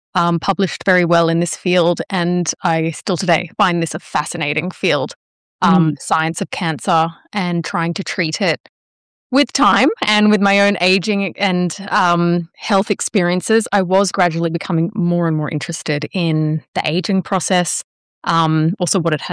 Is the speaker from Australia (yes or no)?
yes; Australia; moved away as an adult; I came here from Australia. I'm originally Australian. I came here to do my PhD